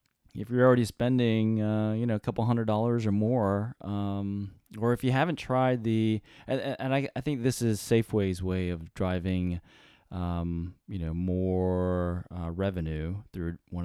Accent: North Carolina, United States; So I grew up in North Carolina. That was the other funny part that I was calling out. So I grew up in North Carolina

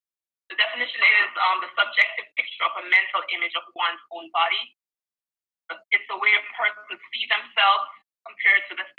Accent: Jamaica; growing up in Jamaica as a tall girl, there was not a lot of tall girls growing up

